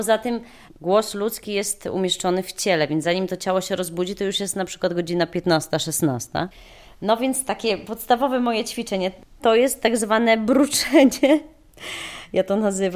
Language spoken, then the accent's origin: Polish; Białystok, Podlaskie Voivodeship, Poland; Bo ja też z Białegostoku